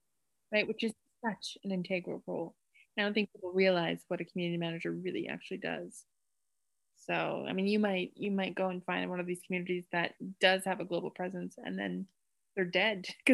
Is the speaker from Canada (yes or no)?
yes; Canada; I think this just comes from being Canadian